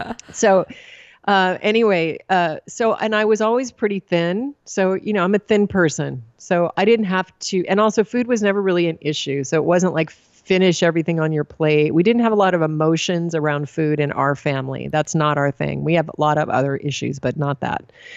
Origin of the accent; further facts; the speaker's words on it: Alaska, United States; I was the youngest of five kids. I already just said I was raised in Alaska